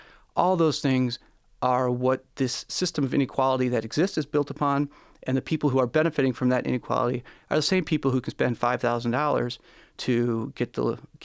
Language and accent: English; Michigan, United States; I grew up in Michigan. I've been here pretty much all my life. I come from a family up north, a family farming in Alpena area.